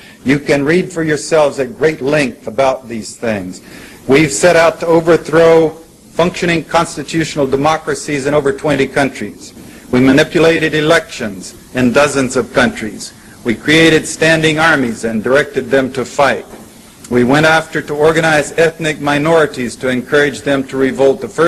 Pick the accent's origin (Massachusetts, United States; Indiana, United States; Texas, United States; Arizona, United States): Texas, United States; As a Texan, I can say that.